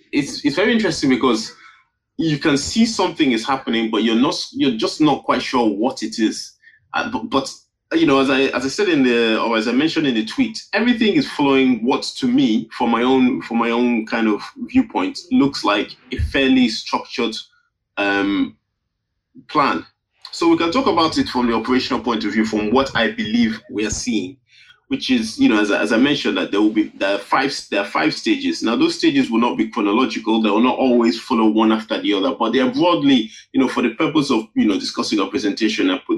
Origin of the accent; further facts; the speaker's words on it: Nigeria; And obviously, as a Nigerian, I've, you know, tried to apply some of what I've learned or what I've seen to what we have back home